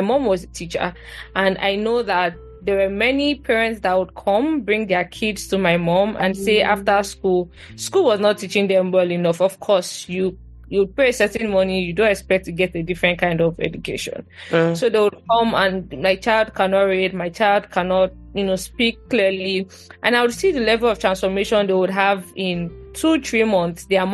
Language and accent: English; Ikorodu, Lagos, Nigeria; I grew up in Ikorodu, and I remember, I mean, Ikorodu, they don't count us as part of Lagos.